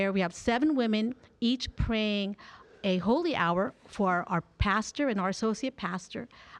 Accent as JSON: {"language": "English", "town": "Oklahoma City", "region": "Oklahoma", "country": "United States", "said": "I'm from Oklahoma City, Oklahoma."}